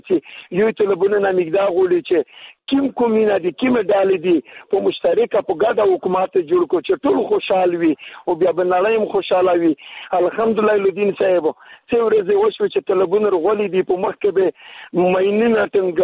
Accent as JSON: {"language": "Pashto", "country": "Afghanistan", "moved": "yes", "lives_now": "Pakistan", "said": "زه په پاکستان کې هم د افغان مهاجر یم، ای څلور څلوېښت کاله زه په پاکستان کې مهاجر یم"}